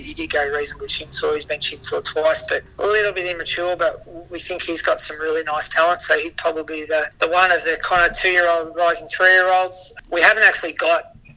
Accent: Bendigo, Victoria, Australia; I'm from Bendigo. I go out and give him a hand when I can.

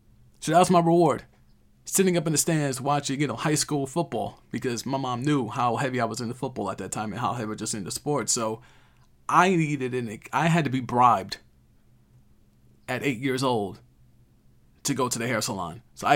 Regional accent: Queens, New York, United States; And for those people who are from Queens, I'm from Jamaica, Queens, Hollis, Queens, Andrew Jackson football team back in the late 80s, early 90s, was a pretty relevant team.

